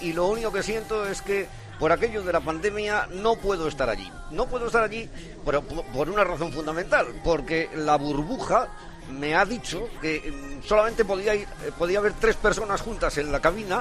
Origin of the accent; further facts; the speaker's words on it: Burgos, Castile and León, Spain; Es evidente que soy burgalés, no es el único de la capital burgalesa